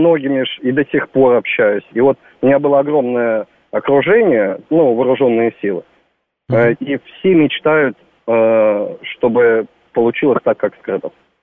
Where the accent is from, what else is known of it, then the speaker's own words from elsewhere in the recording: Belarus; now in Moscow, Russia; Я сам белорус, давно уже не живу, живу в России, в Москве.